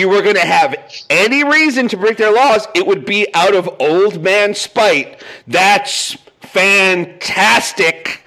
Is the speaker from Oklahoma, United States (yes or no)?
no; New York, United States; Yeah, look, I'm from Long Island, and we have the highest incidence of breast cancer in the nation because of that.